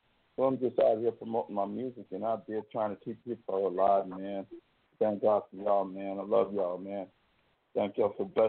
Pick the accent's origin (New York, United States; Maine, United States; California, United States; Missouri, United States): New York, United States; Brooklyn; I'm from New York City. I'm from Brooklyn, New York, and I grew up there, man.